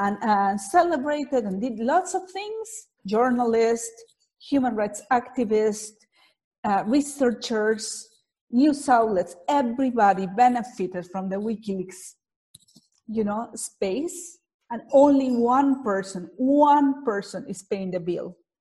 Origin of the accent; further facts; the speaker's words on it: Guatemala; I was working in my home country in Guatemala on a genocide case.